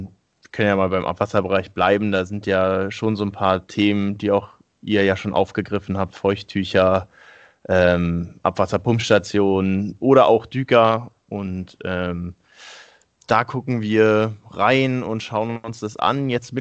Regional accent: Berlin, Germany; also born or lived in Munich; wenigen letzten, die hier noch in Berlin sind. Zwischendurch auch mal ein paar Jahre in München gewesen. Aber ich habe auch an der TU Berlin studiert, bin hier geblieben.

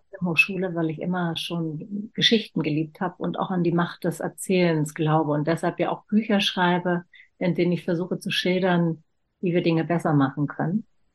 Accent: Berlin, Germany; born there; Ich bin in West-Berlin geboren. Meine Mutter kam aber aus dem Osten.

